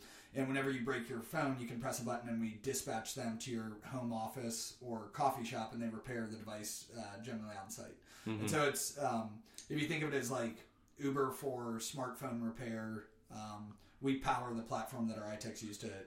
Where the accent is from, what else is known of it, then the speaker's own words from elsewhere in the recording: Detroit, Michigan, United States; born there; also born or lived in seven states; So, I was born in Detroit, and then...